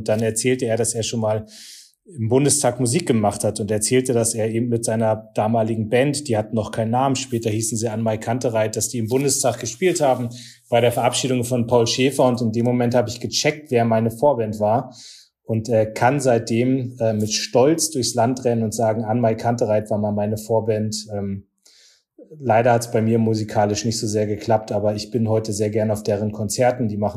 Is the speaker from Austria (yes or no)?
no; Northern Germany, Germany; moin, wie man bei uns in Norddeutschland sagt.